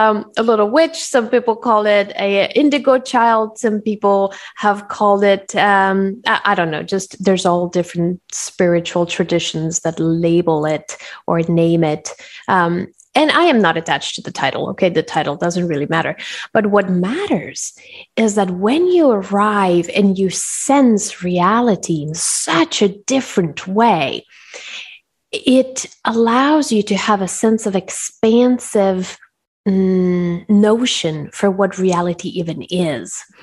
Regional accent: Switzerland; also born or lived in Colombia; my mom is from Colombia and I grew up in Switzerland, actually. We moved to Switzerland when I was a child and I grew up there until I was 14. So French, Spanish were kind of my base languages.

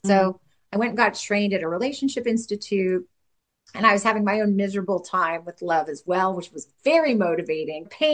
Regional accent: California, United States; And I grew up in California, which is very much an extremely free-thinking, open-minded, forward-thinking, progressive place.

